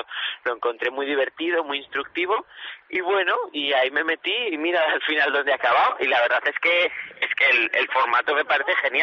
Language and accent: Spanish; Santander, Cantabria, Spain; No, yo soy de Santander.